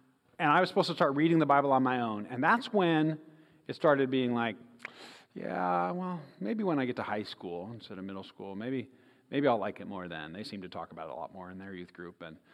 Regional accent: Seattle, Washington, United States; Hi. So I'm from Seattle and flew into Nashville and then flew from Nashville to here for different events.

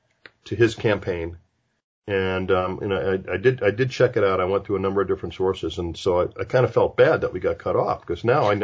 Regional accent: Los Angeles, California, United States; I'm from Los Angeles.

